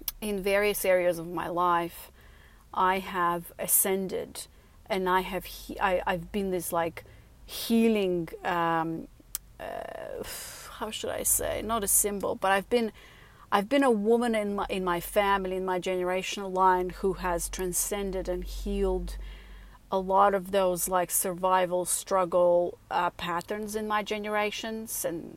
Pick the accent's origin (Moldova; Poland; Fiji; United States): Moldova; English is a second language; I come from Moldova. I was born in Moldova, the poorest country in Europe. My mother is Moldovan slash Romanian.